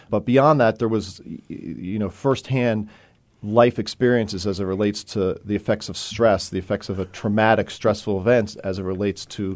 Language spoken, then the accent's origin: English; Philadelphia, Pennsylvania, United States; now in New York City, United States; even though I grew up in Philadelphia, that's a big jump